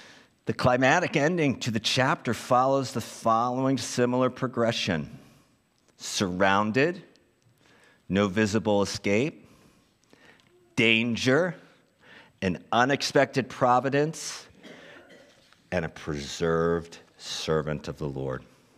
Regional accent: Philadelphia, Pennsylvania, United States; Make sure we say this with some gusto. I'm from Philadelphia.

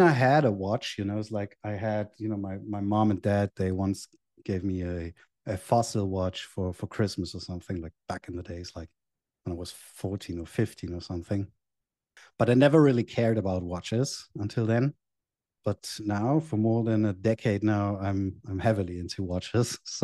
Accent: Germany; So I grew up in Germany and went to school in Germany. I went to boarding school in Germany. I did my studies in Germany.

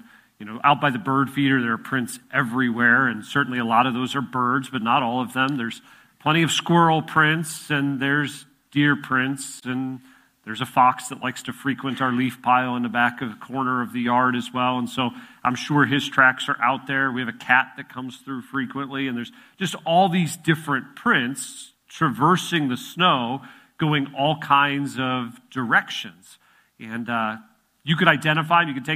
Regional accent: Midwest, United States; now in Philadelphia, United States; Reminded me of growing up in the Midwest and going to college in northern Wisconsin.

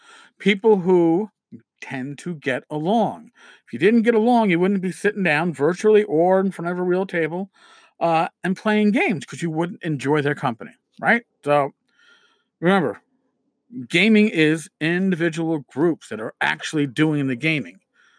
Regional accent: New York, United States; and I'm a New Yorker, we do the same thing

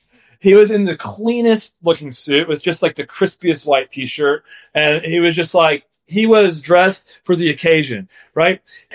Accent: New York, United States; also born or lived in Philadelphia; Now, so I'm like New Yorker. I was in Philly for a lot of years.

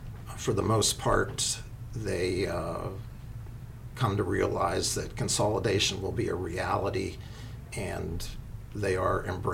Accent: Dubois, United States; I was born and raised in Dubois, have operated a business here in Dubois for the past 45 years.

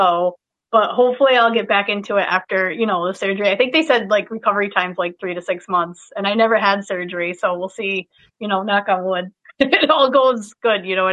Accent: Albany, New York, United States; it was in my hometown of Albany, New York, and it was at the MVP Arena where I used to go to all the wrestling shows as a kid.

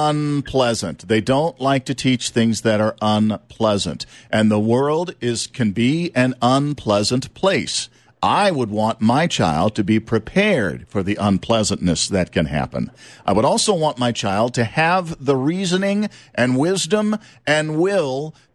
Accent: Louisiana, United States; Where I grew up in South Louisiana.

